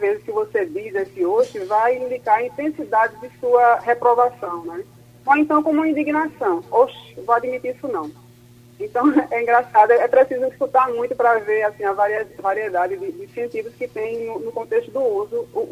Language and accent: Portuguese; Arcoverde, Pernambuco, Brazil; eu sou interiorana, sou de Arco Verde, que é sertão do estado, e já dá para perceber uma diferença em relação à pronúncia de certas palavras.